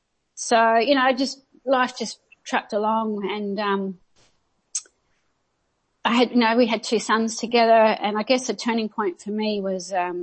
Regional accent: Adelaide, South Australia, Australia; So I grew up in Adelaide, which is south of here. And it is cold down there

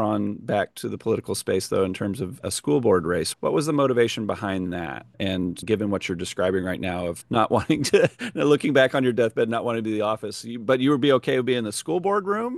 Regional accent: California, United States; That's what I miss now that I live here. I'm from Southern California.

